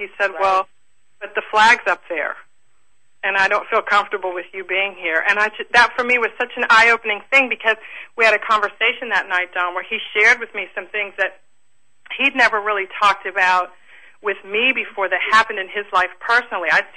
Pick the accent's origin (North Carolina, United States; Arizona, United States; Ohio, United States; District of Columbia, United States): District of Columbia, United States; Washington; When I grew up in Washington, D.C.